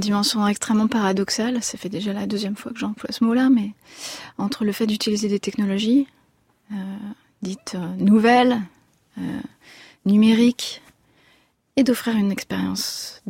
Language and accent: French; Grenoble, Auvergne-Rhône-Alpes, France; born there; On est nés à Grenoble tous les deux et on a beaucoup de respect pour la montagne.